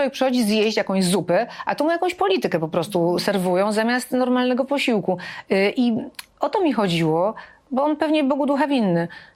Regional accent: Silesian Voivodeship, Poland; bo ja jestem ze Śląska, a na Śląsku kobiety są właśnie bardzo praktyczne

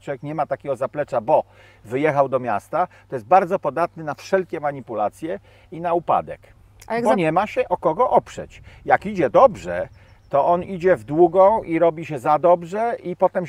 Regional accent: Pomeranian Voivodeship, Poland; No jestem z Kociewia, nie? Tak mówię. Jestem kociewiakiem

